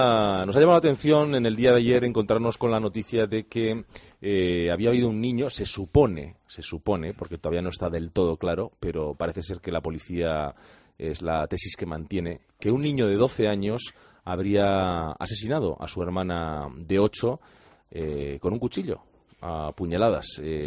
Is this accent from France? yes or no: yes; Bayonne, Nouvelle-Aquitaine, France; Yo soy de Bayona, o sea, que imagínate.